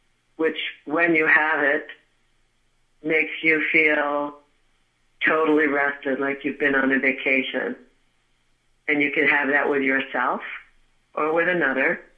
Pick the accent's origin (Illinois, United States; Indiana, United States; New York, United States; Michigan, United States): New York, United States; Oceanside; I'm from Oceanside. I just want to tell you.